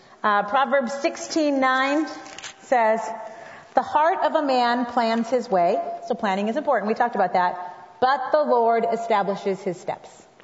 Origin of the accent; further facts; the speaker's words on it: California, United States; When I grew up in California, I went to Wheaton College. My roommate and we were both from California.